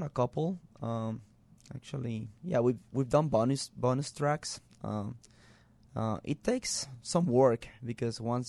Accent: Culiacán, Sinaloa, Mexico; English is a second language; moved away as an adult; now in Chicago, United States; In Culiacán, Sinaloa. It's in the Pacific coast.

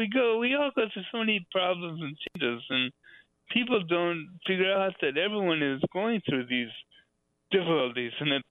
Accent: San Diego, California, United States; Well, I grew up in San Diego, and that's where I was living in my recovery.

